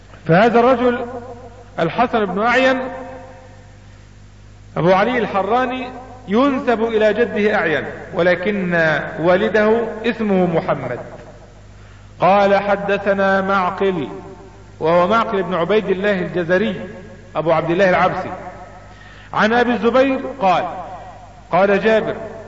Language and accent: Arabic; Egypt; طبعا احنا مصريين وبندخل اي مكتب في اي مصلحة حكومية او غير حكومية